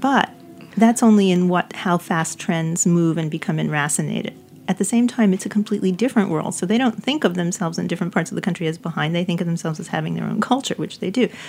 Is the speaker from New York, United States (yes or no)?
yes; New York City, New York, United States; You know, I've spent a lot of time going back and forth to New York City, which is my hometown, and I was raised here, but I have worked and lived in different states.